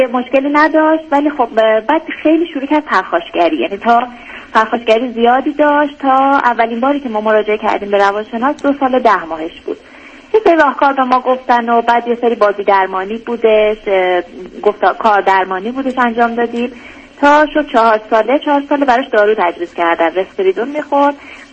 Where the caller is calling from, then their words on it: Iran; من از ایران هستم و خیلی وقت کم دارم